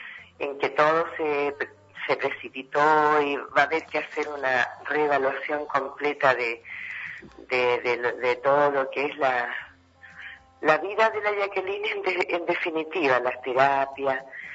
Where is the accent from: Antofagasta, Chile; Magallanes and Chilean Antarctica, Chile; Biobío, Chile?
Magallanes and Chilean Antarctica, Chile; además somos magallánicos, acostumbrados a una vida tranquila